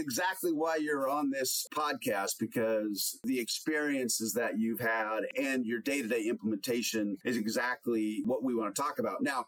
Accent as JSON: {"language": "English", "region": "Oregon", "country": "United States", "tie": "born or raised there", "said": "I grew up in the state of Oregon. You know, I grew up in Southern Oregon. Actually, it was a logging town."}